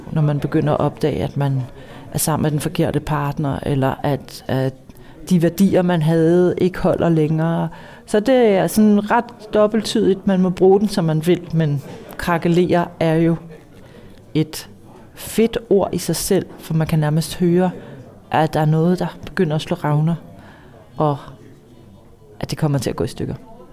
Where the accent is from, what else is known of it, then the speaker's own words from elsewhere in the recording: Copenhagen, Capital Region of Denmark, Denmark; Og så er jeg københavner. Selvom jeg er flyttet ud af byen, så er jeg stadig københavner. Jeg er vokset op herinde